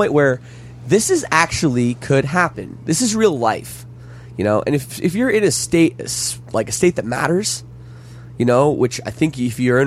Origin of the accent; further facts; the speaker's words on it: Canada; I'm Canadian